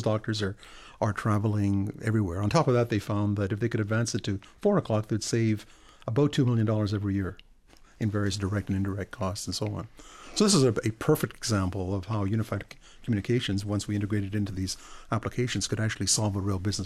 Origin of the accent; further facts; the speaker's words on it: Ottawa, Ontario, Canada; and I'm from Ottawa